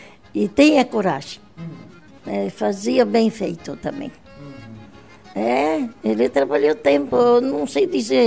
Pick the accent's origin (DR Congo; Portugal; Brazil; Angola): Brazil; Alto Alegre, Santa Catarina; eu morei com uma senhora lá em Concórdia, Santa Catarina. Depois eu fui para casa em Alto Alegre, o nosso lugar de morada, onde nasci. Alto Alegre, Santa Catarina.